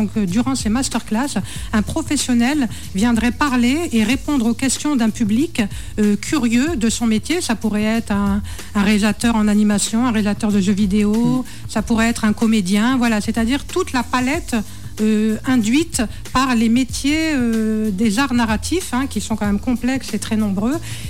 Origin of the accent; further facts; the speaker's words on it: Angoulême, Nouvelle-Aquitaine, France; also born or lived in Châteauroux; Moi, je suis née à Châteauroux, mais je suis venue quand j'avais quelques mois. Et en fait, je suis red dingue d'Angoulême.